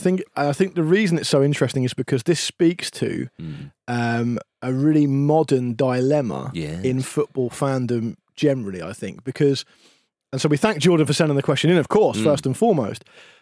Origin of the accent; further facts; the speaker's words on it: United Kingdom; I'm British